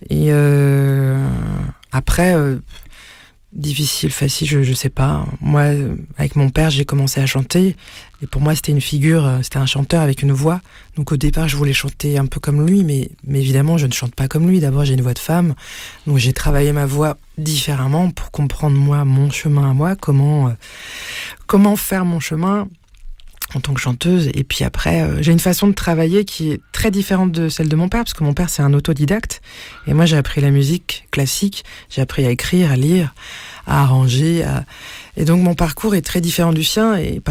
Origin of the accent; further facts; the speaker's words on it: France; born there; j'ai mon identité en tant que française déjà. Née en France, mais aussi d'origine. Mon père est moitié arménien, moitié italien. Ma mère est née à Tunis.